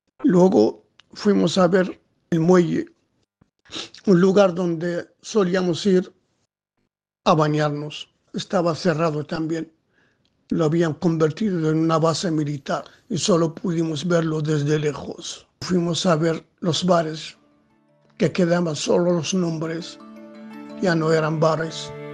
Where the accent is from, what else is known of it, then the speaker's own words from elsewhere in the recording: Dakhla, Western Sahara; Nací en Villa Cisneros, en el Hospital Español de Villa Cisneros.